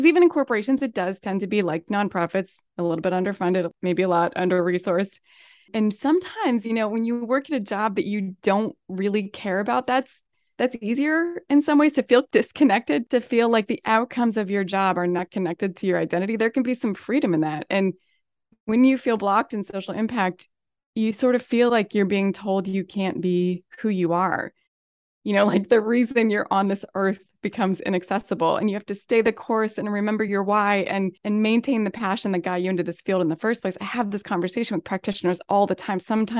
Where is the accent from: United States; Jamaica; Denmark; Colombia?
United States; Pacific Northwest; I grew up in the Pacific Northwest.